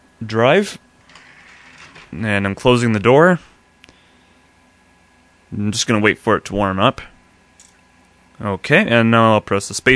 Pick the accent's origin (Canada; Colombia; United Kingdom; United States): Canada; Mortlach, Saskatchewan; I'm from Mortlach, Saskatchewan in Canada.